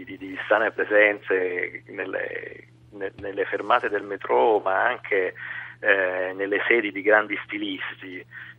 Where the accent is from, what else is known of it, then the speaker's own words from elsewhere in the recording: Taranto, Apulia, Italy; Io poi sono di Taranto, per cui sono sensibile in questo momento alla questione ambientale